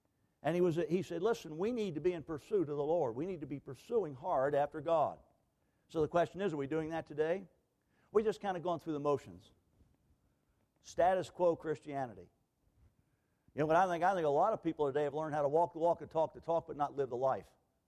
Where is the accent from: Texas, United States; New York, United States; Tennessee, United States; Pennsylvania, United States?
Pennsylvania, United States; Philadelphia; and I'm from Philadelphia. I'm an inner city guy.